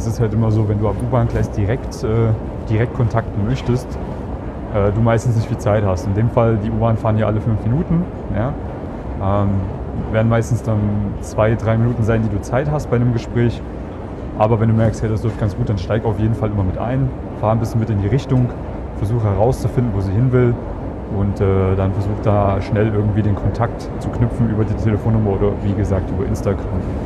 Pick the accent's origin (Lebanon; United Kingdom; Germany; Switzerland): Germany; now in Vienna, Austria; Ich bin Deutscher, Piefke.